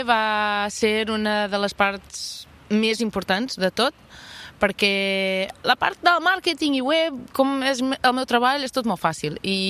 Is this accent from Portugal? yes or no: yes; Lisbon, Portugal; De Lisboa.